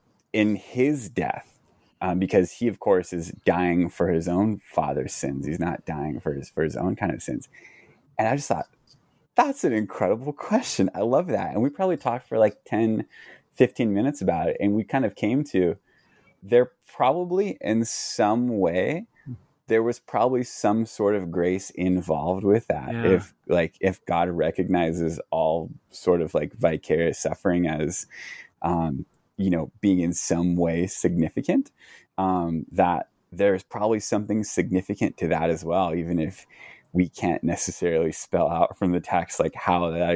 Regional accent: California, United States; Yeah, so I'm from the East Bay area here in California.

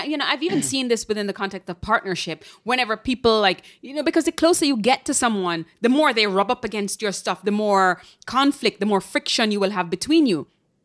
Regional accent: Jamaica; When I came here from Jamaica, and people would do this like slightly pressed, pursed lip

